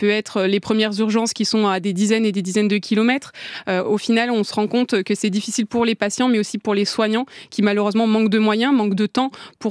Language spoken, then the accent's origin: French; Auvergne-Rhône-Alpes, France; Moi, je suis originaire effectivement d'Auvergne. J'ai une grande partie de ma famille qui est dans le Limousin.